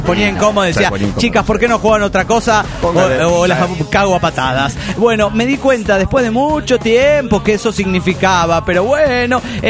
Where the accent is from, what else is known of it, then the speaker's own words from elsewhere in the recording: Guadalajara, Jalisco, Mexico; de Guadalajara, Jalisco, México.